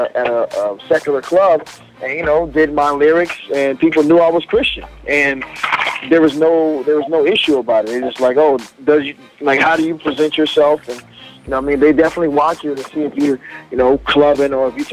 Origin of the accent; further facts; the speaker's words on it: North Carolina, United States; now in Boston, United States; Now I'm from North Carolina, so it definitely gave me a different perspective living up here.